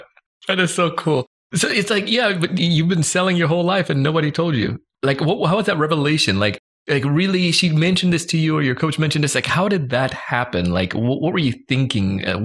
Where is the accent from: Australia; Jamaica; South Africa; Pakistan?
Jamaica; now in United States; You know, it's when we come from Jamaica, my mom's sacrifice came to the US, and it's like, you know, they want you to succeed.